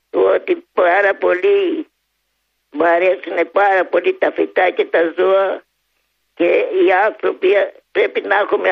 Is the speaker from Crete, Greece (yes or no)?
yes; Agia, Crete, Greece; Εγώ είμαι από τα Χανιά, από την Αγιά και ο παπάς μου είναι από τα Κεραμιά.